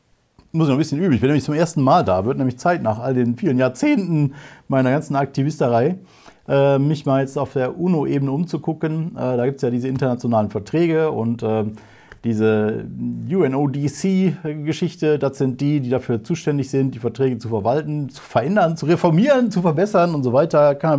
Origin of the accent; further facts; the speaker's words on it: North Rhine-Westphalia, Germany; vielleicht sogar Bergisches Land, wo ich herkomme.